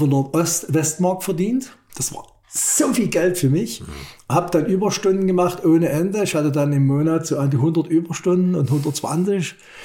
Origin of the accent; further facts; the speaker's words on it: East Germany, Germany; ich möchte im Jahr 100.000 D-Mark verdienen als Ossi.